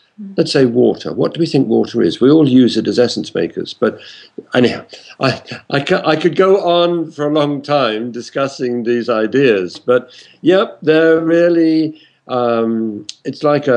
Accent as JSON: {"language": "English", "region": "South East England", "country": "United Kingdom", "tie": "born or raised there", "said": "I grew up in the Thames Valley, which is an area of chalk land, and then went to live in lots of different parts of the world"}